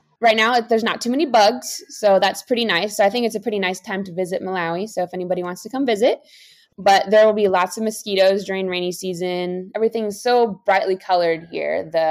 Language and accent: English; United States; leave our families because we're from the United States as well.